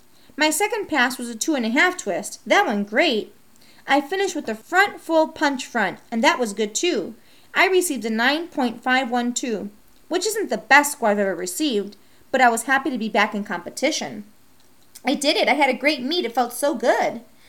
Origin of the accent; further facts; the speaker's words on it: Ohio, United States; I began competing at the compulsory level, traveling around my home state of Ohio, as well as Kentucky, Indiana, and Michigan.